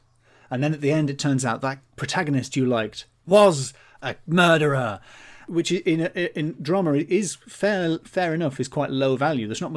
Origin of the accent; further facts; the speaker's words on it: England, United Kingdom; because I am English and I think that good is a value judgment.